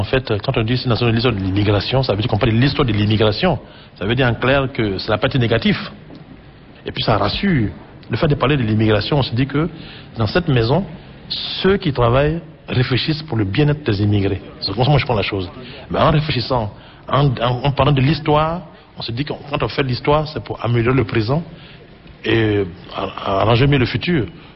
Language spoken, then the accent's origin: French; Côte d’Ivoire; moved away as an adult; now in France; À l'issue de notre coup de 1999, j'ai quitté la Côte d'Ivoire et changé de mode de vie en France avec toute ma famille.